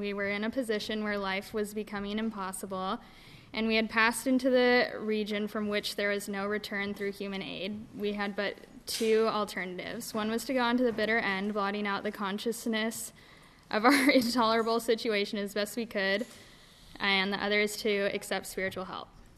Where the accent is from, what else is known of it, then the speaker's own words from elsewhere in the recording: Salt Lake City, Utah, United States; And I grew up in Salt Lake City, Utah.